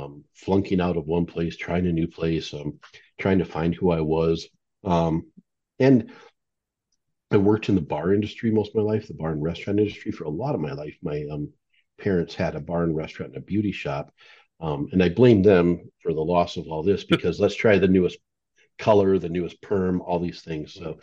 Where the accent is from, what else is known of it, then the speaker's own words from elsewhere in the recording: Flandreau, South Dakota, United States; We moved to my hometown, Flandreau, South Dakota. I graduated high school there.